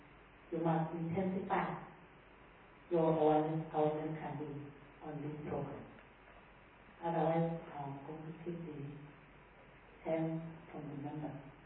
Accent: South Africa; We come from far and far and being creative as South African.

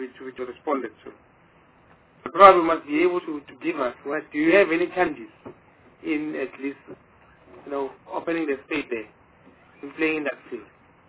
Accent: Mpumalanga, South Africa; The fortunate part is that I'm from Mpumalanga.

